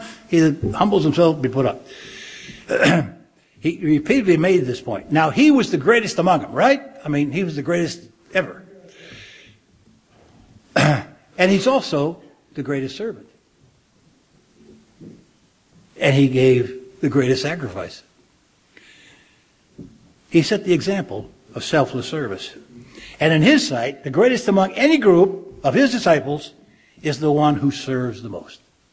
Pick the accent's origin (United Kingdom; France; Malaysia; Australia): Australia; now in Chicago, United States; I said, I came from Australia.